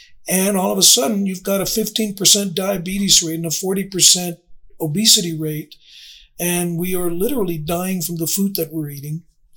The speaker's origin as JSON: {"language": "English", "town": "Laredo", "region": "Texas", "country": "United States", "said": "I'm from La Plaza de San Agustín de Laredo, which is a land grant community."}